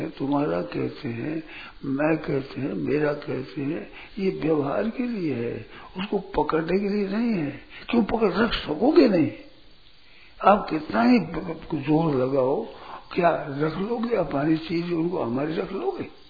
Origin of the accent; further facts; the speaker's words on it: Mathania, Rajasthan, India; मथानिया हमारा गांव है, तो मथानिया गांव है